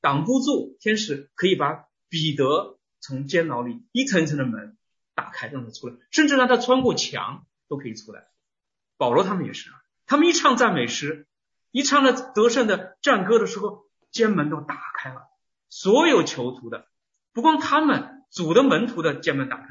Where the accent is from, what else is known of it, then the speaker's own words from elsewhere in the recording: China; 我们中国人，如果我们要是找人办事的话，我们就要问他有门没门